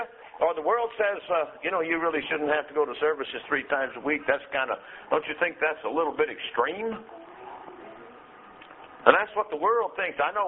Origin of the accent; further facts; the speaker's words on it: United States; I've heard more Americans say this than anybody else, because I am an American.